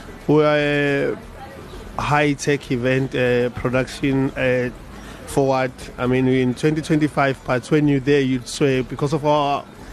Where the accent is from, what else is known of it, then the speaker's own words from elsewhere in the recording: Mbumbulu, KwaZulu-Natal, South Africa; I mean, I come from a previously disadvantaged community. I grew up in Mbumbulu.